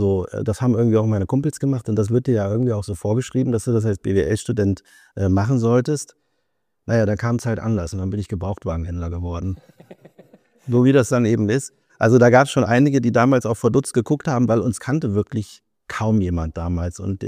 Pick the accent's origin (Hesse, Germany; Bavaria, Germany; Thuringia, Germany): Hesse, Germany; Baunatal; Ich komme aus Baunatal.